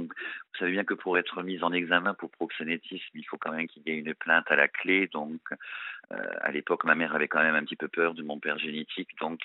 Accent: Strasbourg, Grand Est, France; Non. Alors non, pas parisienne. Hein. Donc, on vient de Strasbourg. Je suis alsacien à la base. Donc, je suis né dans un petit village alsacien.

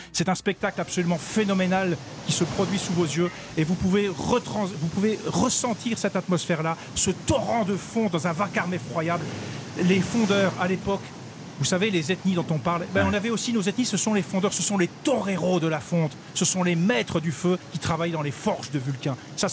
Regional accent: Grand Est, France; moi je suis de Moselle, donc c'est vrai que j'ai un petit avantage pour Metz, mais j'ai fait mes études à Nancy, donc je connais très bien les deux villes.

